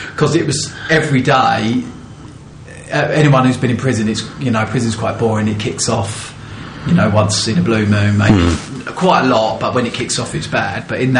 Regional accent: Epping, East of England, United Kingdom; from Epping, which is a little town, school. You know, it wasn't much, not much going on. I mean, I'm from a big family

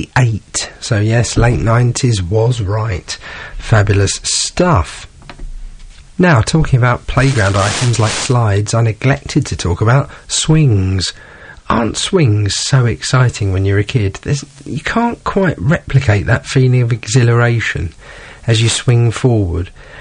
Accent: Dartford, South East England, United Kingdom; near where I grew up in Dartford.

